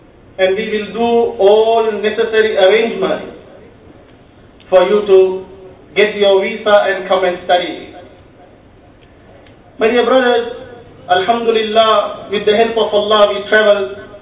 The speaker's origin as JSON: {"language": "English", "country": "Sri Lanka", "second_language": "English", "said": "I said, I am from Sri Lanka."}